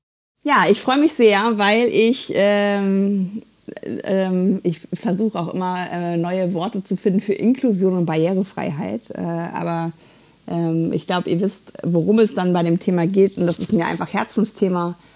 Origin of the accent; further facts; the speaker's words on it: Hamburg, Germany; was mich natürlich gefreut hat als Hamburgerin